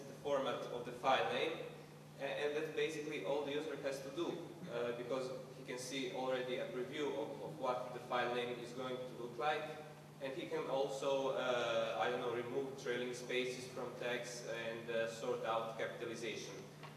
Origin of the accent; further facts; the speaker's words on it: Croatia; I'm from Croatia